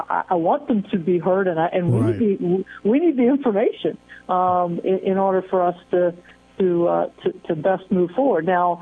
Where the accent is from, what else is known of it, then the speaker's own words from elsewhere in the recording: East Coast, United States; also born or lived in Midwest; being growing up in East Coaster and certainly spending the first 20 years, a couple thirds of my career in the East and the Midwest